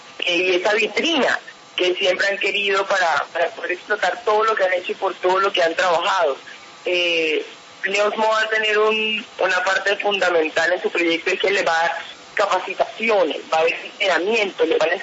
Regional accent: Colombia; Yo quiero como colombiana que el centro en Colombia sea como en cualquier país

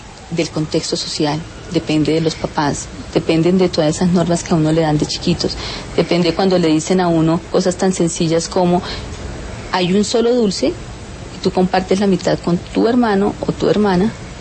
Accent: Colombia; nosotros como ciudadano colombiano

